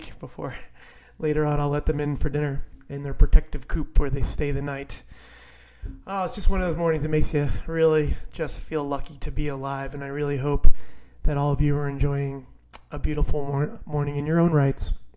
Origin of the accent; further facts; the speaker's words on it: Florida, United States; coming to you from the Florida Space Coast. What a glorious morning it is here in my home state of sunny Florida.